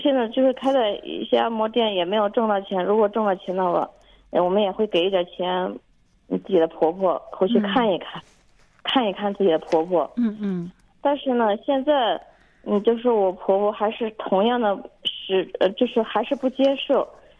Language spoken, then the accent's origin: Chinese; Hubei, China; 因为我是湖北人嘛，就是在湖北长大的。